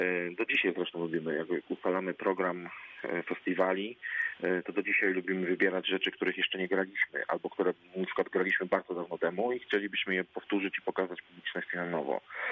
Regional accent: Legnica, Lower Silesian Voivodeship, Poland; now in Zielona Góra, Poland; Jestem z Legnicy.

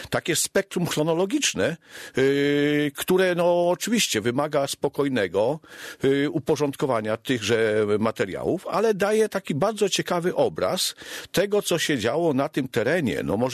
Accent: Wojcieszyce, Lubusz Voivodeship, Poland; w mojej wsi, nieodległa wieś Wojcieszyce od Gorzowa, 10 kilometrów

